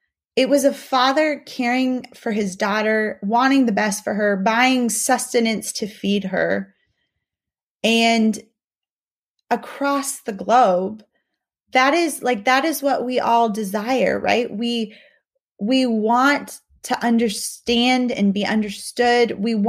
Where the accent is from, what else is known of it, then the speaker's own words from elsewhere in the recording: Mexico; I'm really thankful for not just my upbringing growing up in Mexico, but also living and working in other countries